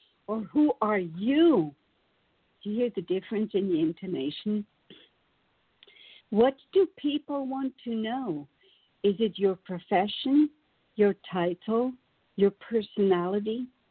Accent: Switzerland; now in United States; where I was born and raised in Switzerland, it was one way. And now I've been in the USA for 41 years, married for a little bit over 40.

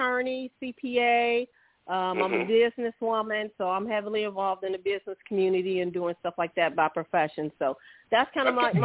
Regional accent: Cincinnati, Ohio, United States; But I was born in Cincinnati, Ohio, the Midwest. Grew up in the Midwest.

